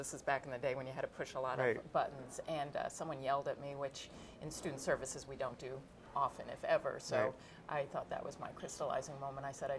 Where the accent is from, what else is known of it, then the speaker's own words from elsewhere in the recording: Newington, Connecticut, United States; moved away as an adult; I grew up in Newington, Connecticut, and then left Connecticut to go to college in New Hampshire.